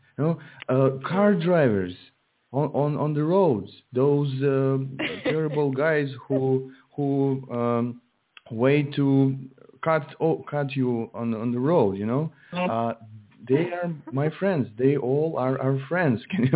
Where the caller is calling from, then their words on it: Russia; I'm calling from Russia, yes.